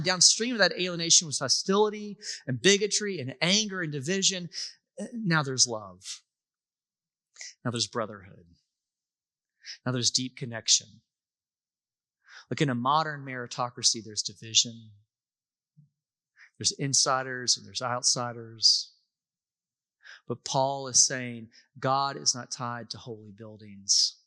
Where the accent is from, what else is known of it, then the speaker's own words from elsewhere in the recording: the South, United States; accent: Southern US; He could tell by my accent that I'm not British, obviously. I'm Southern.